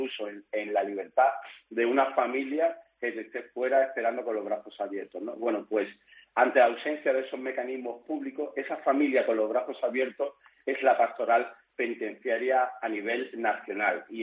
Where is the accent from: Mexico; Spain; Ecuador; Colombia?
Spain; Málaga, Andalusia; born there; en Málaga, por supuesto, porque es mi tierra natal